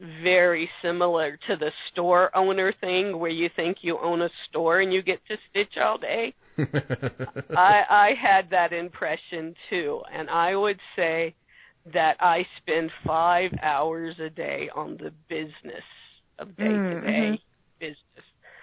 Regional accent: Virginia, United States; I grew up in Virginia, by the way

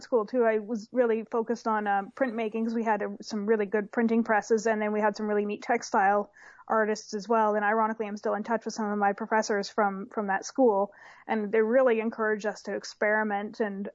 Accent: Canada; also born or lived in New Zealand; Yeah, so I was born in New Zealand and ended up back in Canada when I was 2. And then went back when I was 19 and stayed for like 8-9 years.

